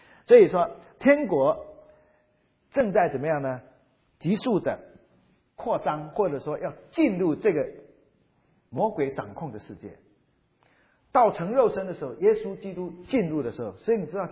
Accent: China; 我们中国人是有缝就钻的，要钻进去挤

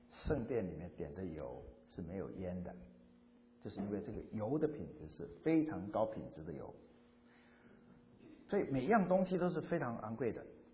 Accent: Quanzhou, Fujian, China; 那种阿拉伯的香料运到福建泉州，当时泉州大概在明朝以前是全世界第一大港，这就是我的家乡

